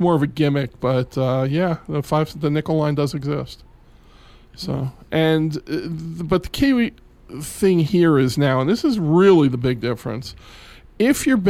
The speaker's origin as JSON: {"language": "English", "region": "New York", "country": "United States", "tie": "born or raised there", "said": "It's no different than the corner store, the corner candy store that I grew up with in New York"}